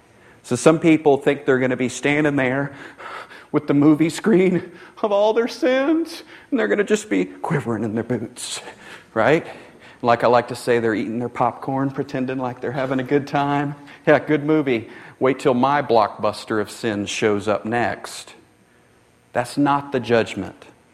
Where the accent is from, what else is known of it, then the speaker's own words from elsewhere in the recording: Texas, United States; Is that just something that I grew up with in Texas?